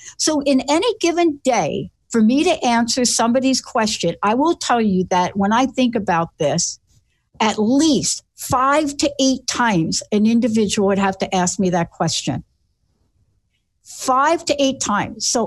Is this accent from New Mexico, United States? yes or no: no; Bronx, New York, United States; And I'm this kid from the Bronx that stuttered.